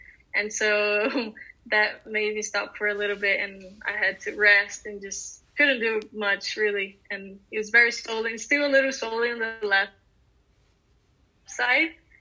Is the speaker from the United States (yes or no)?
no; São Paulo, Brazil; I'm in São Paulo, my home country, home city. It's nice to be back for a little bit.